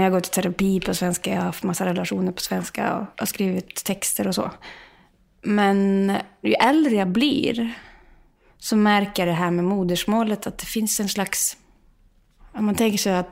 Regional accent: Molde, Møre og Romsdal, Norway; accent: Molde dialect; Swedish is a second language; Jag snackar ju en dialekt som är sån som det här, och folk kan bli lite skuffa när de börjar snacka norsk

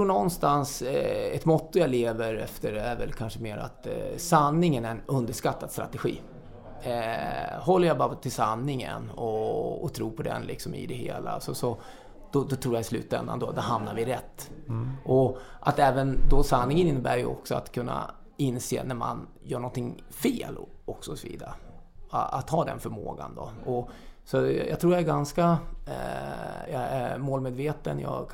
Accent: Västerås, Västmanland County, Sweden; jag är uppvuxen i Västerås och pappa tog mig på band.

